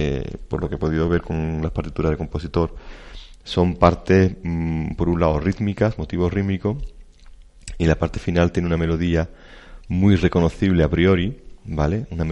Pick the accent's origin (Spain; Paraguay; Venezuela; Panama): Spain; Sanlúcar de Barrameda, Andalusia; Yo como músico y sanluqueño, escuchar un concierto de campanas de mi pueblo, a mí me llama la atención.